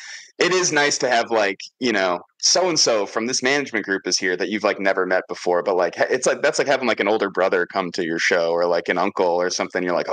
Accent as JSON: {"language": "English", "region": "Wisconsin", "country": "United States", "tie": "born or raised there", "said": "I grew up in Wisconsin really."}